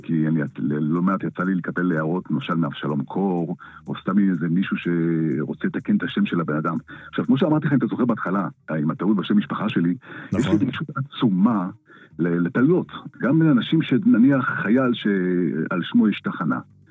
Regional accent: Haifa, Haifa District, Israel; אני יליד חיפה

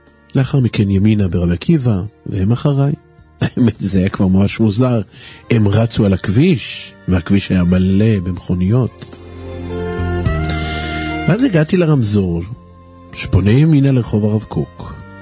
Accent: Bat Yam, Tel Aviv District, Israel; now in Bnei Brak, Israel; במקור אני מבת ים, חזרתי בתשובה לפני 15 שנים.

